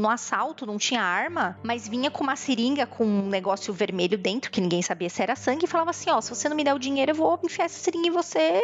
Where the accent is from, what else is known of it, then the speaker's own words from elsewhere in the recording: São Paulo, Brazil; Eu cresci aqui em São Paulo, depois meus pais foram pro interior.